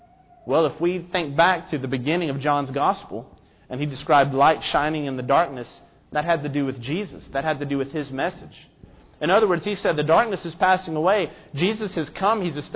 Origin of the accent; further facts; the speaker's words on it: Memphis, Tennessee, United States; Growing up in Memphis, I was always very ready to root for some Memphis teams.